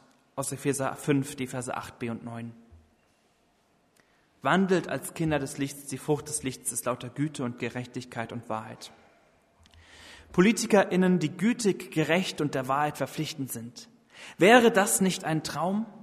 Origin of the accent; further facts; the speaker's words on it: Lohra, Hesse, Germany; also born or lived in Biebertal; Ich komme ursprünglich aus Lora-Weipolzhausen, ist ja gleich hier um die Ecke. Bin in der evangelischen Gemeinschaft in Biebertal groß geworden.